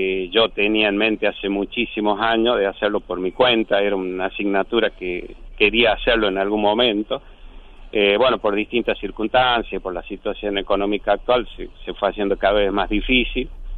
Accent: La Rioja, Argentina; born there; also born or lived in Córdoba; yo nací en La Rioja Capital. Estuve unos años viviendo en Córdoba cuando fui estudiante, pero una vez que me recibí volví a La Rioja, así que ya formé una familia, tengo una familia armada acá

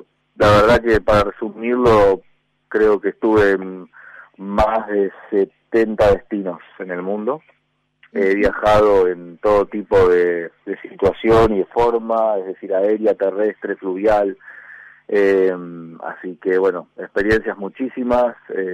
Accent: Buenos Aires, Argentina; born there; Yo nací en Buenos Aires hace ya 40 años atrás

